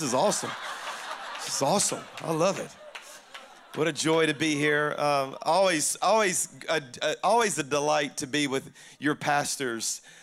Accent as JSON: {"language": "English", "region": "Louisiana", "country": "United States", "said": "But I'm a Cajun from South Louisiana, and I tell you that to lower your expectations, all right?"}